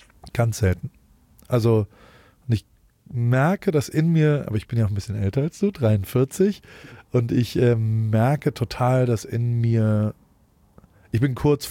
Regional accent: Heidelberg, Baden-Württemberg, Germany; ich komme aus Heidelberg

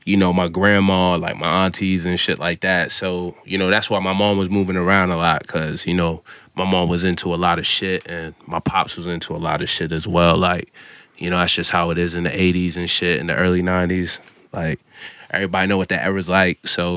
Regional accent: Massachusetts, United States; also born or lived in Falmouth, Massachusetts; I'm from Massachusetts. I moved around a lot, until the age 8. So I didn't have a home base.

